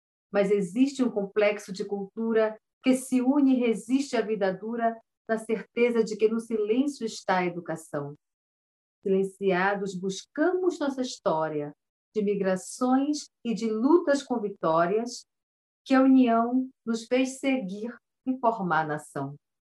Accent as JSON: {"language": "Portuguese", "town": "São Paulo de Olivença", "region": "Amazonas", "country": "Brazil", "tie": "born or raised there", "also_born_or_lived": "Belém de Solimões", "said": "São Paulo de Olivença, que foi a maior aldeia do povo Cambeba antes de virar município. Lá eu me criei"}